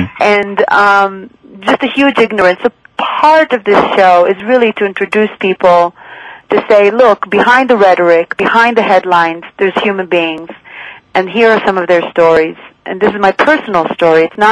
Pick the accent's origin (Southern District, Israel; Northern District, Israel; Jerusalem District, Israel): Jerusalem District, Israel; Jerusalem; I grew up in Jerusalem, a divided city where the buildings are made of chiseled stones, Evan Yerushalmit, Jerusalem stone, white, cream, many shades of gray.